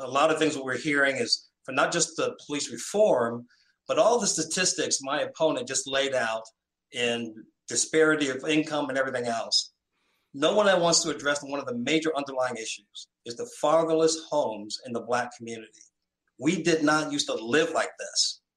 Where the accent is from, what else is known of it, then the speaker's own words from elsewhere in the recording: New York, United States; Again, I grew up in Harlem. This was my start in life.